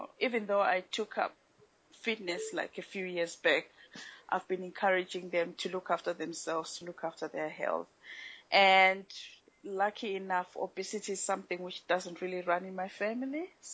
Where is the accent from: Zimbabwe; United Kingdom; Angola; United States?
Zimbabwe; Growing up as a child in Zimbabwe, compared to here, was a bit different. We grew up in a very protected community where each child was everyone's child.